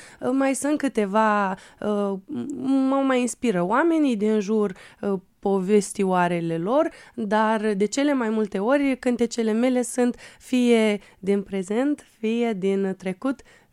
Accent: Moldova; cei din Republica Moldova credeau că sunt din România și a durat ceva timp ca să înțeleagă că eu sunt de fapt din Republica Moldova.

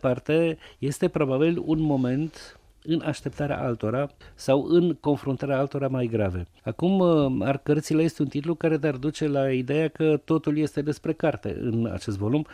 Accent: Satu Mare, Satu Mare County, Romania; El e din Maramureș, eu sunt din Satu Mare. Nu știu dacă există 40-50 de kilometri între locurile prin care ne-am născut și am copilărit.

